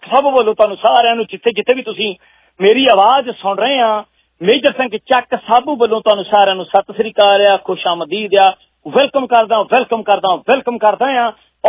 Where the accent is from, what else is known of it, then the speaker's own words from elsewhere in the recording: Punjab, India; ਮੈਂ ਦੁਆਬੇ ਦਾ ਰਹਿਣ ਵਾਲਾ ਆ